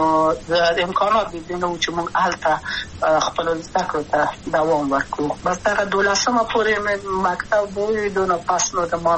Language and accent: Pashto; Kabul, Afghanistan; also born or lived in Wardak; د کابل په تختپل سیمه کې یم او لویا شویم کابل که یم